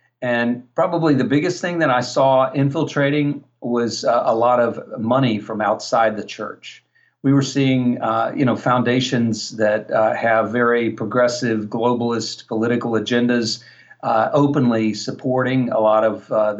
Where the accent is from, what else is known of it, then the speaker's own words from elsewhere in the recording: Alabama, United States; I'm from the States, from Alabama, a Southern boy